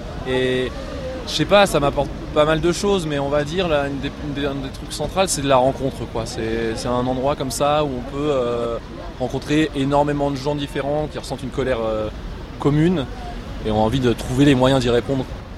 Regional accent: Montreuil, Île-de-France, France; also born or lived in Créteil / Villejuif; Ouais, je suis de Montreuil. Bon, j'ai toujours été en banlieue parisienne, quoi, vers Créteil, et ensuite à Villejuif.

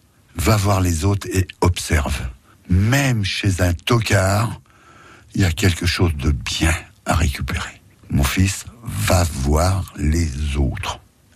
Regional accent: Reims, Grand Est, France; born there; Moi, je suis né à Reims, dans les Bulles.

